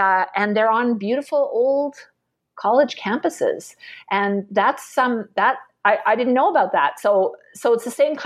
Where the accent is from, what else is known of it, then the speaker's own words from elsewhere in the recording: Vancouver, British Columbia, Canada; I'm from Vancouver